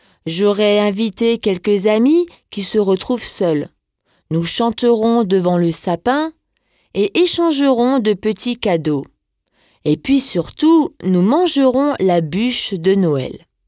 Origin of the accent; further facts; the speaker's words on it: Grand Est, France; Chez nous en Alsace, c'est en allemand que nous la chantons.